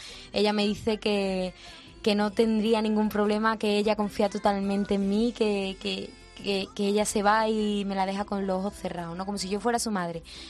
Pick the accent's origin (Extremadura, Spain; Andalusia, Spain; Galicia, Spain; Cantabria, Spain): Andalusia, Spain; Yo soy de Andalucía y llevo mi tierra muy, muy adentro